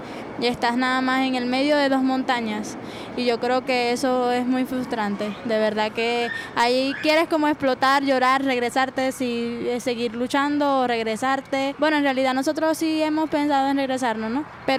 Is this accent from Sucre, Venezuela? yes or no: yes; Cumaná, Sucre, Venezuela; moved away as an adult; tengo 19 años y soy de Venezuela, estado Sucre, Cumaná, ciudad Cumaná. Salí hace 2 meses a Colombia, Bogotá, y de Bogotá para acá ya son desde la semana pasada, el sábado.